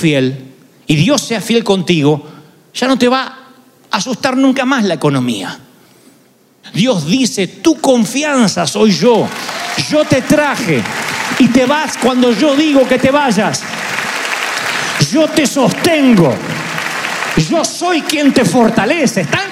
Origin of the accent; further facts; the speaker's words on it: Argentina; Pero tal vez porque yo soy argentino, qué sé yo.